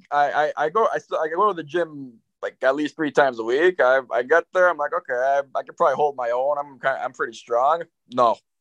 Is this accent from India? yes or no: no; Markham, Ontario, Canada; So I grew up in Markham, Ontario. I still live there to this day. I'm 23 years old.